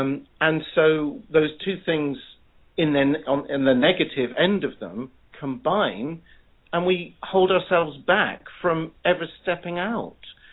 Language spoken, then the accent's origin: English; United Kingdom; the weather, of course. We're British, after all.